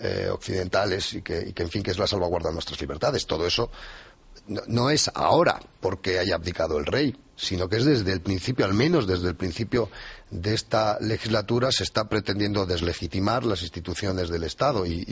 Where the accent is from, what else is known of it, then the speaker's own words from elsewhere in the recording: Spain; para nosotros, como españoles, es bueno que haya un partido socialista con un discurso nacional.